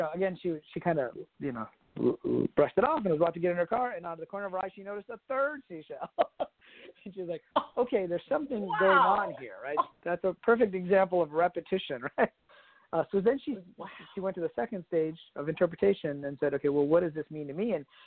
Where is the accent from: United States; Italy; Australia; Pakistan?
Pakistan; I'm originally from Pakistan.